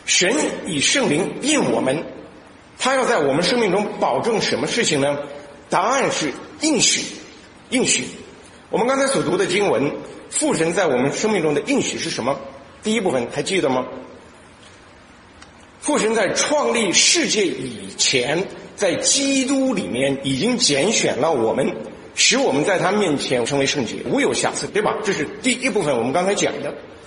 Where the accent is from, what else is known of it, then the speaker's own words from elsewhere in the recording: China; moved away; 我们中国人概念当中的福是辟邪，是平安，是健康，是发财等等这些概念